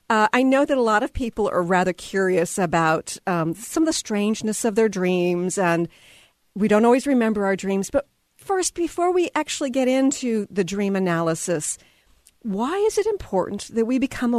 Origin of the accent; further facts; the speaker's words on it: Seattle, Washington, United States; besides the fact that I'm from the Seattle area and I do support